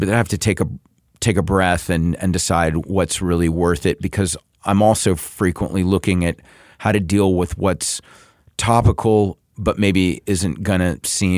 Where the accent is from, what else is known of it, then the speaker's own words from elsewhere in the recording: the South, United States; I grew up in the South, and I actually grew up, duck hunting with my dad and quail hunting with my dad.